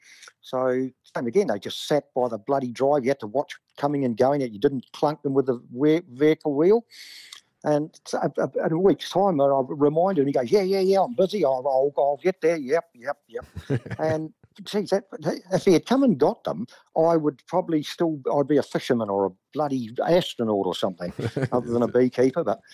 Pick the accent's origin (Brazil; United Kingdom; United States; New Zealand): New Zealand; Whakatane, Bay of Plenty; I'm from the North Island in the Bay of Plenty. A little town called Whakatane.